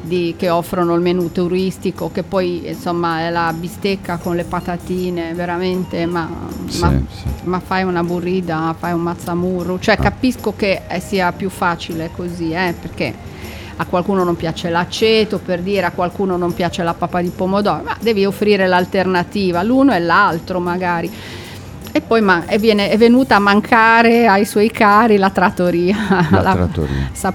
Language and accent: Italian; Liguria, Italy; born there; siamo davanti alla mia regione natale, che è la Liguria